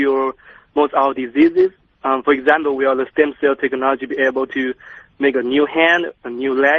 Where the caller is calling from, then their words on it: Los Angeles, California, United States; I'm sorry to bother you. I'm calling from Los Angeles.